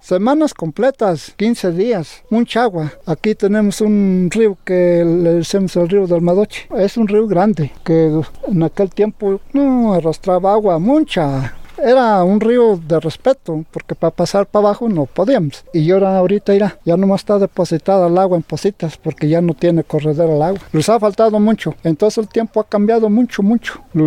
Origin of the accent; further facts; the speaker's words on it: El Ejido Socovite, Mexico; soy de aquí de El Ejido, Socovite.